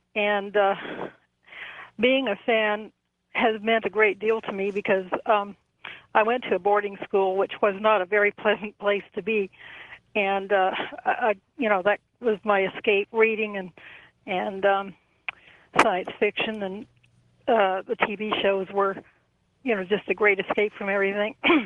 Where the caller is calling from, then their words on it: Burnaby, British Columbia, Canada; I'm calling from Burnaby, B.C.